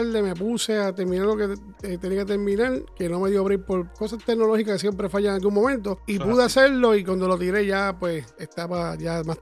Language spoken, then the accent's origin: Spanish; Mexico; Gente de México, mira, yo soy de México